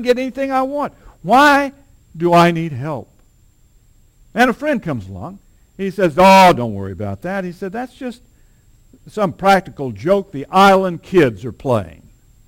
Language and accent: English; Texas, United States; You know, I'm just a Texan. I say just a Texan.